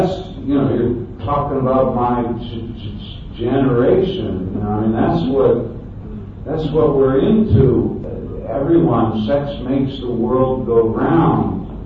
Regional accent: United States; So, you know, I come from that way of life. I mean, I'm from America.

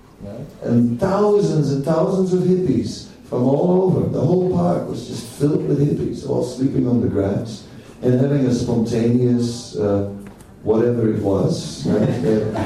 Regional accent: Amsterdam, North Holland, Netherlands; English is a second language; Of course, in Amsterdam, right, which is sort of my hometown, I wasn't there in the temple when Prabhupada came.

